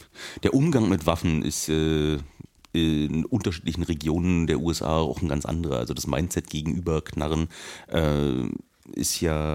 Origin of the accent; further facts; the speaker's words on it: Germany; Ja, ich bin in der DDR groß geworden.